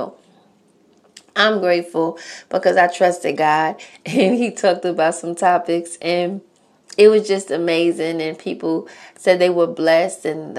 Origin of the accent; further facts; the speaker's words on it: New York City, New York, United States; I just got back from New York, my hometown, New York City.